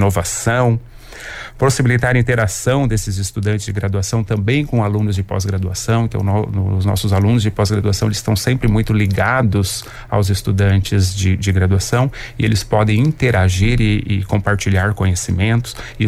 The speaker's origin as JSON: {"language": "Portuguese", "region": "Paraná", "country": "Brazil", "said": "eu sou do oeste do Paraná, sou paranaense, fiz o curso de agronomia também numa universidade estadual aqui do Paraná, que é a Unioeste."}